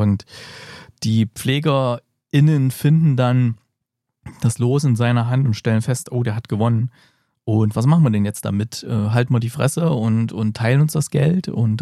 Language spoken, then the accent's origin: German; Gera, Thuringia, Germany; Denn ich war vergangenes Wochenende in meiner alten Heimatstadt und habe da ein Kino entdeckt, in dem ich früher war.